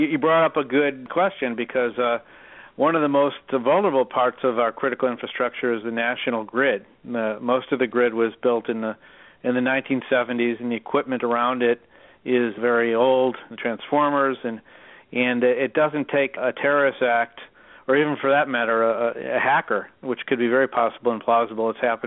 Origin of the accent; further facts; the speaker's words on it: Chicago, Illinois, United States; now in Washington, United States; Actually, I came out here, I'm a Chicagoan originally, and I came out here like every other person, thinking I'd do an internship and go back to where I came from.